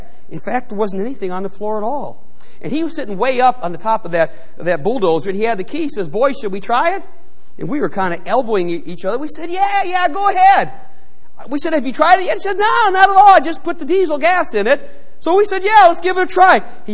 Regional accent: Cleveland, Ohio, United States; When I was growing up in Cleveland, we lived in Parma. Then my parents moved to North Royalton before we finally moved to Middleburg Heights.

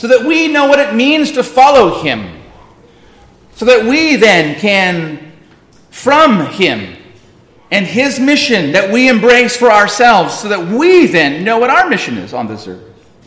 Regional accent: United States; I'm speaking as an American.

